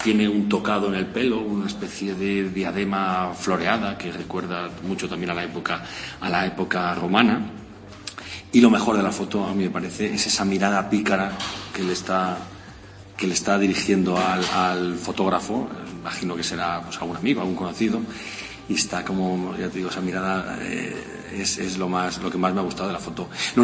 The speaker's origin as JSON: {"language": "Spanish", "town": "Alcobendas", "region": "Community of Madrid", "country": "Spain", "tie": "born or raised there", "said": "las de mi pueblo, Alcobendas, que siempre montan cosas chulas"}